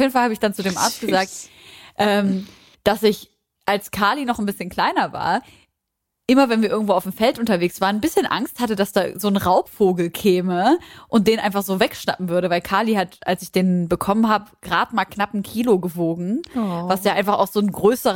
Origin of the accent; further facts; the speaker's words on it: Leipzig, Saxony, Germany; Josi und ich kommen aus der gleichen Stadt. Wir kommen beide aus Leipzig.